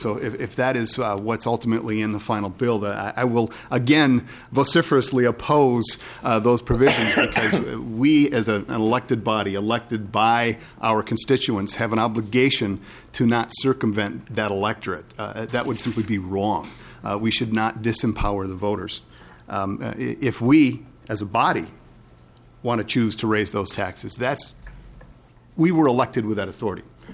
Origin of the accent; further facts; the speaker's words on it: Stacy, Minnesota, United States; That's my home school district. Mm-hmm. I grew up in Stacy, just south of there.